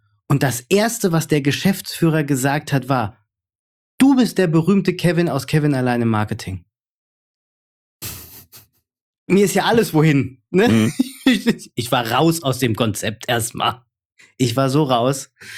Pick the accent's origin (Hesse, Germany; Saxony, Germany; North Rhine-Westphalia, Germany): Hesse, Germany; bin halt aus Hessen